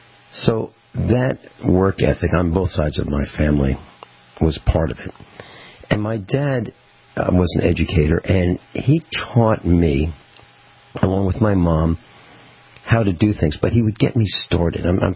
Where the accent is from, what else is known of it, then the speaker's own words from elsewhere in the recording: United States; I mean, as an American, as an Italian who became an American along with my grandmother, they came to this country and studied